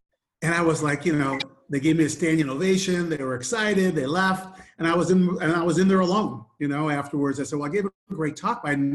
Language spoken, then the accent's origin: English; Michigan, United States; I grew up in Michigan in the snow, and I just realized I wanted to be in warmer weather.